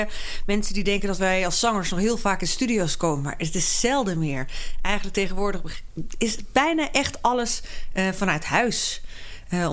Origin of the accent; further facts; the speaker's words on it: Wezep, Gelderland, Netherlands; Ik ben geboren in Wezep. Dat is een dorpje vlakbij Zwolle. En het is een boerengehucht, zeg maar bijna. Het is iets groter dan dat. Maar het is het begin van de Veluwe.